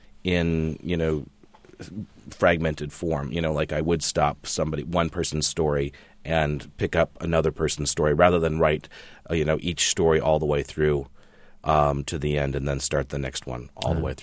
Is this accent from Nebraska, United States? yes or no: yes; Nebraska, United States; I grew up in Western Nebraska, which is the Great Plains region of the country. It's a very, very empty part of this country